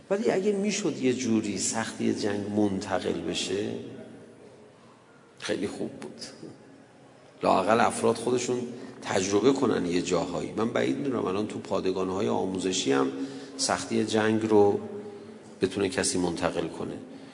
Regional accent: Tehran, Tehran Province, Iran; من یادم بچگی تو همین تهران

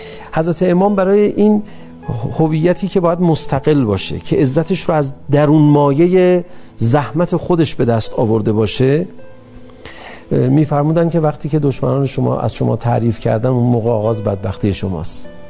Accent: Iran; بابا ما ایرانی هستیم،

